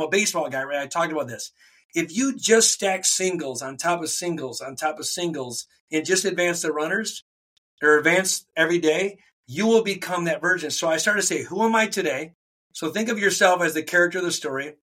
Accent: Flint, Michigan, United States; I was born and raised in Flint, and that's where I practice to this day.

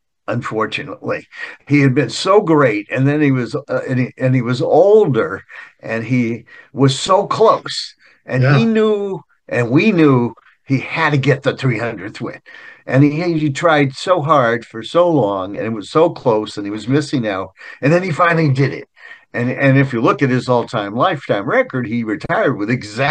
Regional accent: Boston, Massachusetts, United States; because I grew up in Boston, I was basically an American League fan

